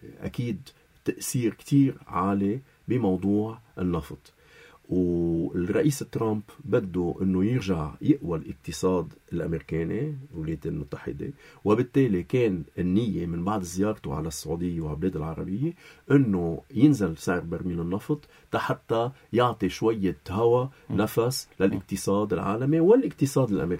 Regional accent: Lebanon; نحن كلبنانيه

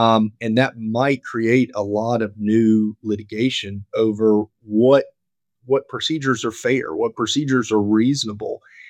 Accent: South Carolina, United States; My home state of South Carolina, as compared to my neighbor to the north, North Carolina

